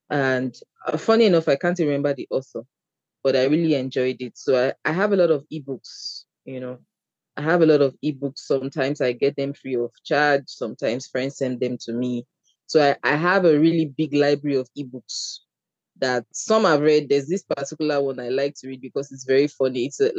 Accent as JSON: {"language": "English", "country": "Nigeria", "said": "I'm a Nigerian."}